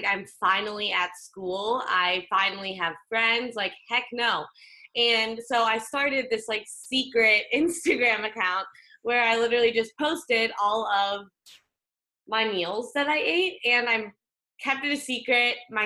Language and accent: English; Chicago, Illinois, United States; moved away as an adult; now in San Diego, United States; I am originally from Chicago, and I came out here for school.